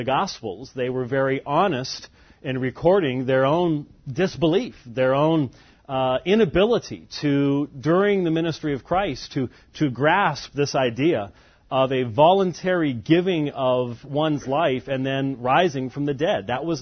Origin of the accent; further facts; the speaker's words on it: Phoenix, Arizona, United States; I hail from Phoenix, Arizona, where I'm not sure it's really gotten national attention yet, but it has not rained for 140 days there now.